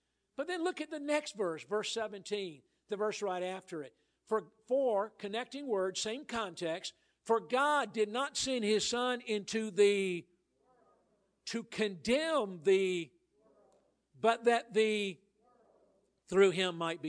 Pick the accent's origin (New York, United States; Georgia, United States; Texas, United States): Georgia, United States; Now, I remember as a kid growing up in Georgia, I'd hear pastors hold up the Bible and say, this Bible is so easy to understand, anybody can understand it.